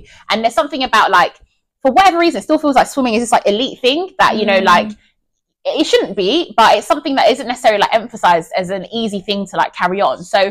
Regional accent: Sierra Leone; Like I'm from Sierra Leone, literally on the west coast of Africa.

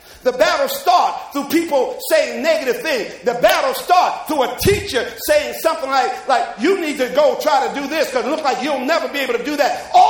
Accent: Jersey City, New Jersey, United States; sometimes I joke about my hometown, Jersey City, even though it's really one of the places to be now

